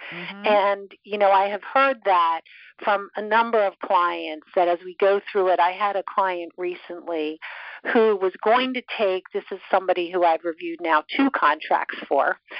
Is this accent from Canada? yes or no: yes; Canada; born there; And maybe it's the fact that I'm Canadian at heart. So I was born in Canada.